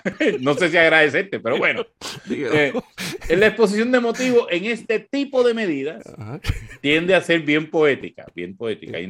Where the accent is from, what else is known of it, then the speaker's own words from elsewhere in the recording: Corozal, Puerto Rico; yo soy de Corozal, ¿verdad? Como ustedes saben. Bueno, aunque no vivo en Corozal.